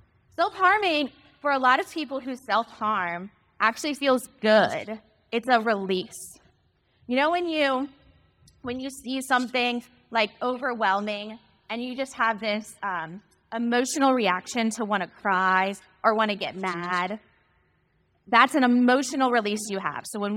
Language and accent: English; Florida, United States; I'm from Florida. There's mosquitoes everywhere.